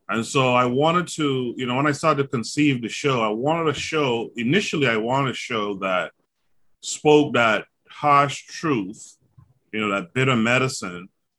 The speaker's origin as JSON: {"language": "English", "country": "Bahamas", "said": "I'm from the Bahamas. I grew up in a family that was very political."}